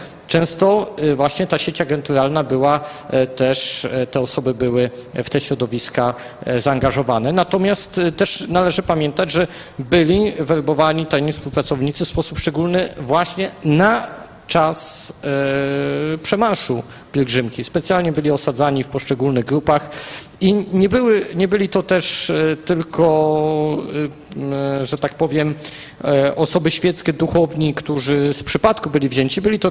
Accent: Janów Lubelski, Lublin Voivodeship, Poland; w Janowie Lubelskim, mojej rodzinnej miejscowości

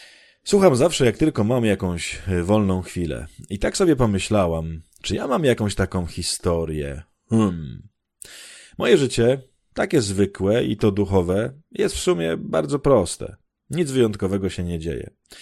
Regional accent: Khmelnytskyi Oblast, Ukraine; Polish is a second language; now in Poland; Pochodzę z Ukrainy, z okolicy fajnego miasta Kamieniec Podolski, więc od razu przepraszam za błędy i zapraszam na Ukrainę.

